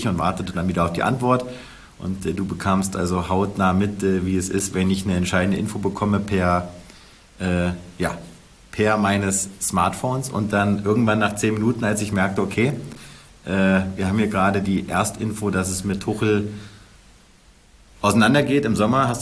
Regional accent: Kassel, Hesse, Germany; born there; Du musst wissen, ich komme ja aus Nordhessen, gebürtig aus Kassel.

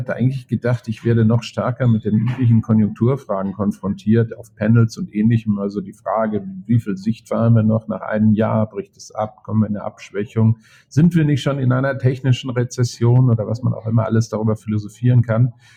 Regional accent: Hamburg, Germany; Ich bin Hamburger

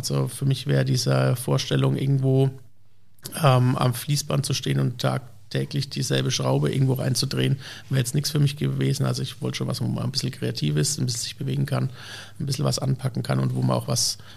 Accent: Würzburg, Bavaria, Germany; bin ja gebürtiger Würzburger

